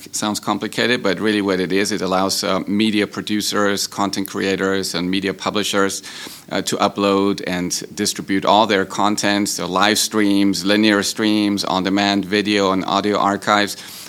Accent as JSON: {"language": "English", "country": "Austria", "second_language": "English"}